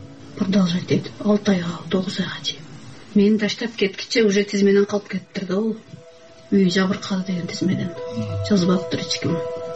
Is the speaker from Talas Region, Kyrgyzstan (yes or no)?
no; Batken, Batken Region, Kyrgyzstan; Медей менен көчөгө чыгып эле мен Баткенден келдим дей берсем дагы болбойт да.